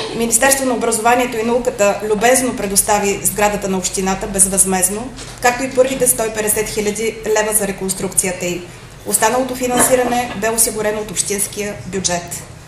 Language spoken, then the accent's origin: Bulgarian; Shumen, Shumen Province, Bulgaria; Непреходен е обаче факта, че сме шуменци, че сме родени в нашия град, че желаем да доживеем до дълбоки старини в него.